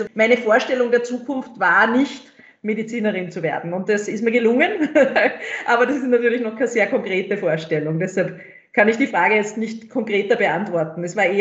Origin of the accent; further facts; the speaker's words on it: Linz, Upper Austria, Austria; Ich bin aus Linz und bin in ein neusprachliches Gymnasium dort gegangen.